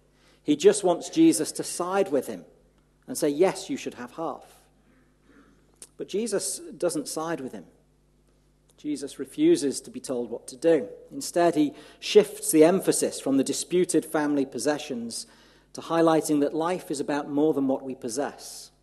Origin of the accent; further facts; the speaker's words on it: North West England, United Kingdom; now in Godalming, United Kingdom; You may pick up a twang in my accent. I'm from the Promised Land in the Northwest, just close to Liverpool, not close enough that I could be counted a Scouser. My mum is, but I was born at the posh end of Merseyside, who like to call themselves Lancashire.